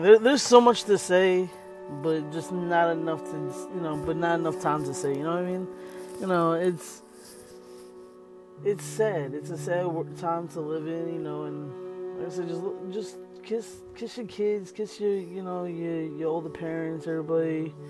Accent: Staten Island, New York, United States; You know, my city, where I'm from Staten Island, New York. You know, but I spent my whole life in the city of New York City.

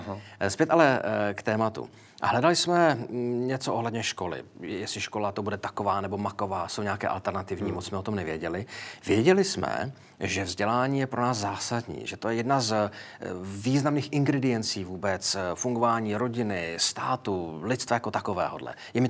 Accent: Moravia, Czechia; My jsme oba dva z Moravy.

